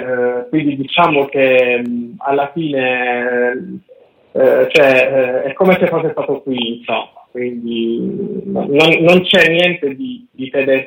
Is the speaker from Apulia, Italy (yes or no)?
yes; Apulia, Italy; entra anche qualcosa della mia terra, quindi della Puglia